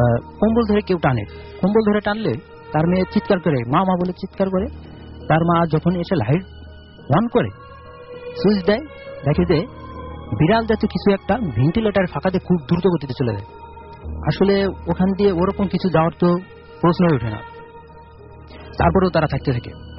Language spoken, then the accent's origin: Bangla; Kashiani, Dhaka Division, Bangladesh; now in Dhaka, Bangladesh; আমার গ্রামের বাসা হচ্ছে গোপালগঞ্জ জেলার কাশিয়ানী থানার কামারুল গ্রাম।